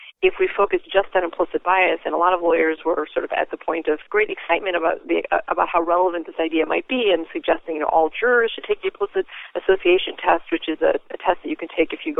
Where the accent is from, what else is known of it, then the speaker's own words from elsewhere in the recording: Ireland; and I'm Irish, so I tend to use examples involving the Irish quite a bit.